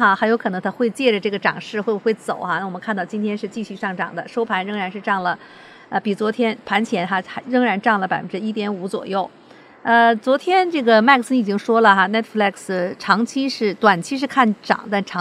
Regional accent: Northeast China, China; 今天呢整个的裁员的消息简直是我们东北人叫呼啦呼啦的哈

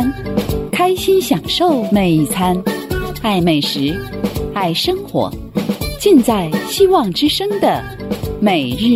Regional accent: Northeast China, China; born there; 很可惜我自己呢是出生在东北，所以呢家里小的时候并没有做腊肉的习惯

